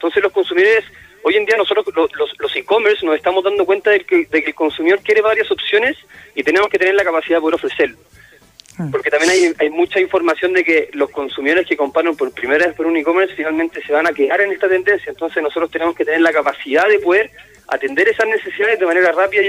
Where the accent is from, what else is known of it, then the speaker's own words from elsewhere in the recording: Chile; Nosotros como chilenos tenemos una cultura muy buena de apreciar lo estadounidense